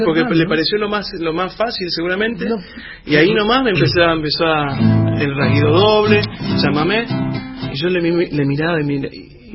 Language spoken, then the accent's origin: Spanish; Corrientes, Argentina; also born or lived in Buenos Aires; Yo soy porteño, pero soy correntino.